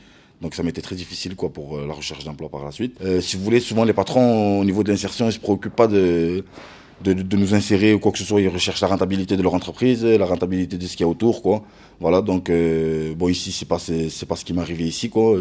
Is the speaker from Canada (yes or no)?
no; Toulouse, Occitanie, France; born there; Moi, j'ai 31 ans, je suis né à Toulouse.